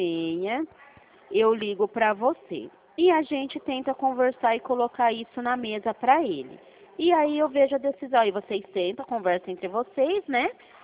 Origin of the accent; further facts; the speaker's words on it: São Paulo, Brazil; Eu falo aqui de São Paulo, interior de São Paulo.